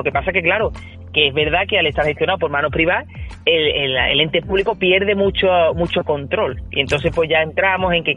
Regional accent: Seville, Andalusia, Spain; Nosotros mismos en la como sevillanos y sevillanos de la provincia

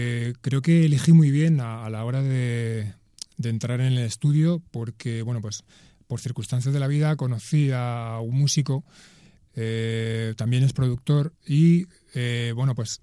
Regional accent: Ibi, Valencian Community, Spain; me quedé con ganas de presentarlo aquí en mi pueblo. Estuve tocando por otros sitios, sobre todo allí en Madrid, pero no pude, finalmente no se alinearon los astros para poder presentarlo aquí en Ibi.

